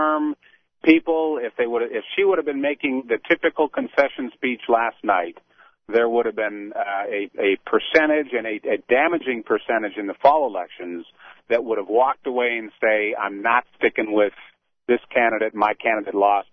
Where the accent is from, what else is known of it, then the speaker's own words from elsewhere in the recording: Cleveland, Ohio, United States; I'm from Cleveland